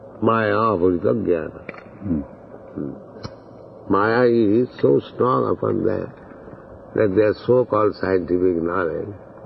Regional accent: India; Just like, hey, I am Indian, if I want to come to France, I must take visa, I must passport

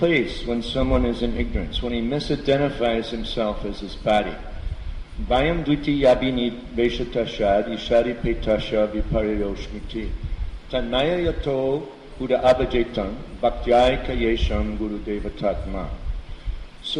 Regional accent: United States; I'm American. I don't think I even know that one.

